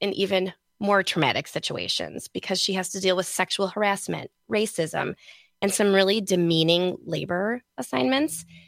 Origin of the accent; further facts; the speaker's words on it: Wisconsin, United States; I grew up in Wisconsin, so mm-hmm. I didn't learn this.